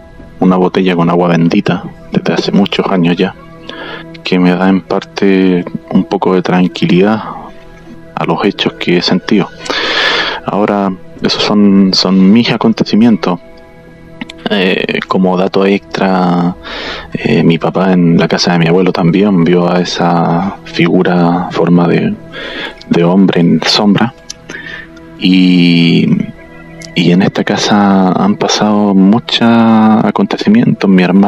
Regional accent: Chile; soy de Chile.

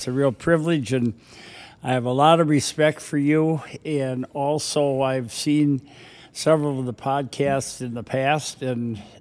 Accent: Austin, Texas, United States; But I was born and raised in Austin. My dad was from Chicago, and he was a police officer in Austin.

